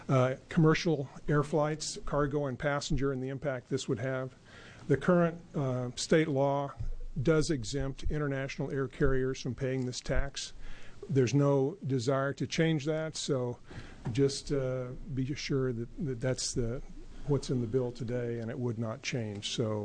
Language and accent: English; Portland, Oregon, United States; I'm from Portland, Oregon